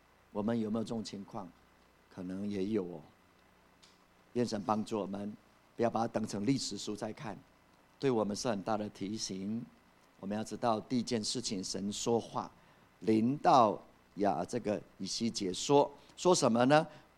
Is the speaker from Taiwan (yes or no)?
yes; Puli, Nantou County, Taiwan; 我从小在埔里长大